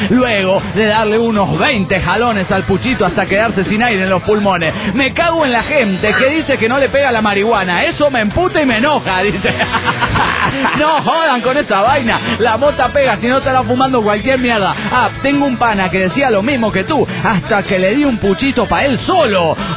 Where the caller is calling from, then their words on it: Villahermosa, Tabasco, Mexico; de Villahermosa, Tabasco, México.